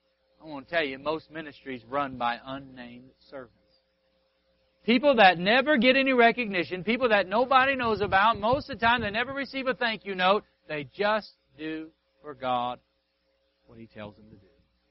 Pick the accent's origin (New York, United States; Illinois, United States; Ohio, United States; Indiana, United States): Ohio, United States; also born or lived in Oak Ridge, Tennessee; I was born in Oak Ridge, Tennessee, but I was raised in Ohio and went back to Tennessee to go to Bible college